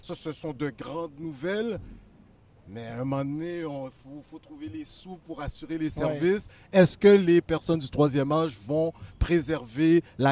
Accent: Haiti; accent: Haitian; now in Laval, Canada; Je l'ai dit avec mon accent haïtien, c'est bon.

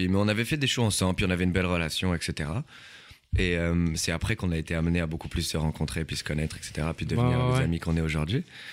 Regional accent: France; now in Montréal, Canada; Moi, je suis français.

